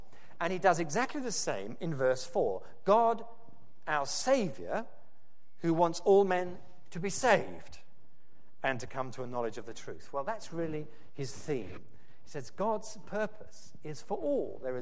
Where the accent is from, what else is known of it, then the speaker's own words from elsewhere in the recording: Oxford, South East England, United Kingdom; I come from Oxford